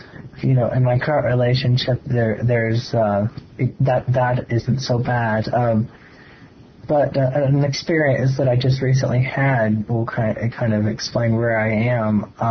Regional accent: Ohio, United States; I'm from Ohio.

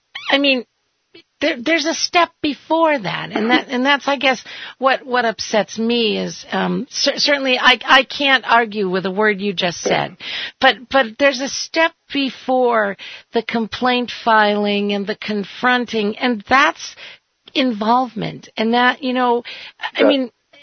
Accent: New England, United States; Yeah, I grew up in New England. That's why I was curious.

